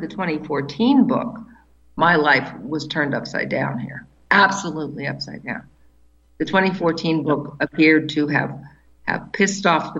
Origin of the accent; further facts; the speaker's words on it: United States; born there; Of course I am, yeah. I was born in the United States.